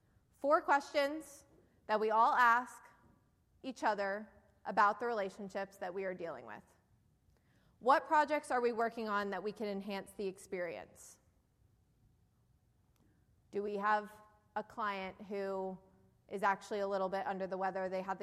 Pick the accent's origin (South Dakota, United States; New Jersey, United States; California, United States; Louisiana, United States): New Jersey, United States; accent: New Jersey; See, I said Sarah, and I have my New Jersey accent now, and I'm giving myself away.